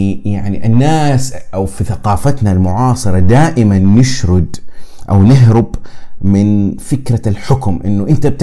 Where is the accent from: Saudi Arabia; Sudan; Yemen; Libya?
Saudi Arabia; وعلى عندنا في السعودية مثلا مجتمعات أهل المدينة